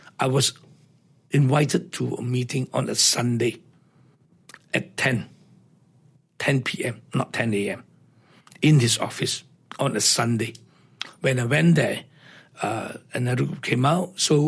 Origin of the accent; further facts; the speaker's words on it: Malaysia; I am a Malaysian first. Okay, I'm a Malaysian. I'm born here, we are bred here